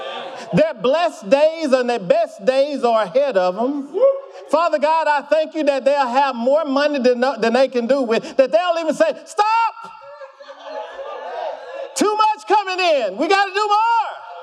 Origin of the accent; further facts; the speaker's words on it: Mississippi, United States; You know, now I'm from Mississippi, born and raised in Mississippi. I've lived in other states, but there's something about people in Mississippi.